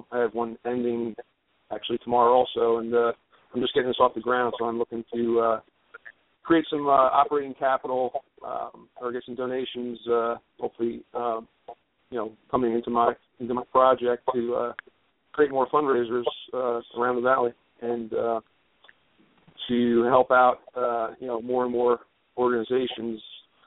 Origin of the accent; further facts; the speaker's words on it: New York, United States; I'm from New York.